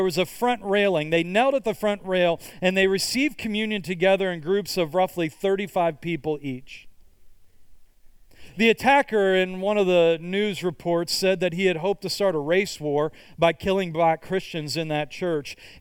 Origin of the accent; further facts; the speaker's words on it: Pittsburgh, Pennsylvania, United States; I grew up in Pittsburgh, Pennsylvania. Pittsburgh has a population that is about 1/3 black.